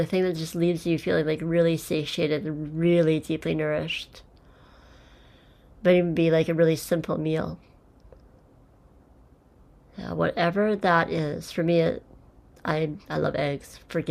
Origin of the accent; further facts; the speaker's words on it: Regina, Saskatchewan, Canada; where I grew up in Regina, Saskatchewan, Canada.